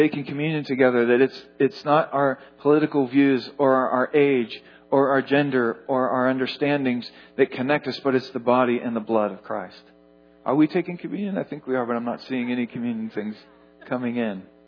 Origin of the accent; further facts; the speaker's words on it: United States; and I don't know, I'm American, so I can't speak as any other nationality.